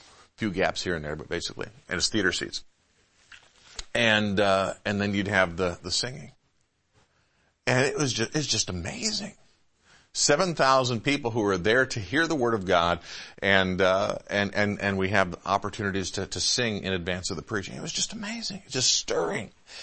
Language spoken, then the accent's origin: English; Ballston Spa, New York, United States; born there; I was born in Ballston Spa, New York. Nobody else in this room born in Ballston Spa, New York.